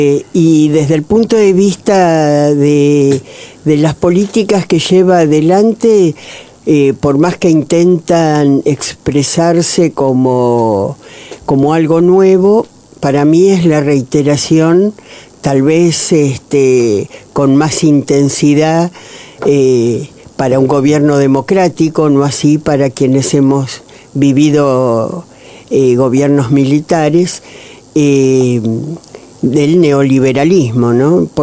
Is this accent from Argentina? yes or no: yes; Buenos Aires, Argentina; soy peronista porteña.